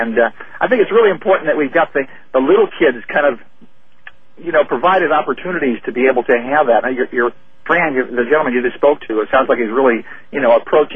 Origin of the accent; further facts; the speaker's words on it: Illinois, United States; I grew up outside of Chicago, actually, and was able to attend the first Earth Day back in the late 60s at Northwestern University.